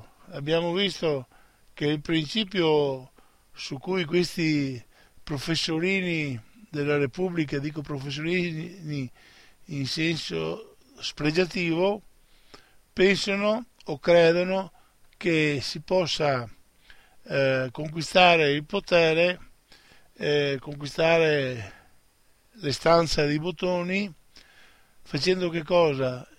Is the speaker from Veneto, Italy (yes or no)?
yes; Veneto, Italy; non parlo da Veneto, dico dell'Italia, della penisola italiana complessivamente